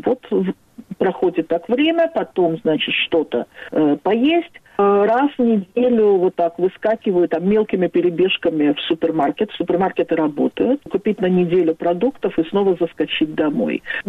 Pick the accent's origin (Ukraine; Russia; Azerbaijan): Azerbaijan; Baku; now in Israel; Я из Баку, да, я из Баку.